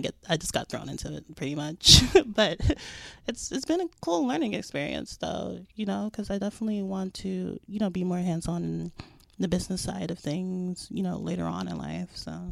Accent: Las Vegas, Nevada, United States; I think, like, growing up in Vegas and, you know, with there not really, you know, being much of a music scene, there aren't scenes in general

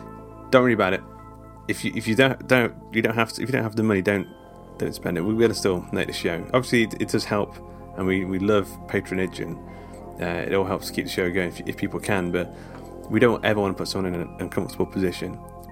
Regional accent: England, United Kingdom; Now, Glenn K1, I don't know if you've noticed, but we're English.

